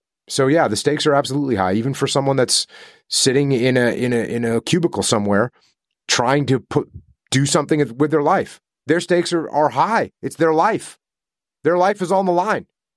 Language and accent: English; New England, United States; I grew up in New England.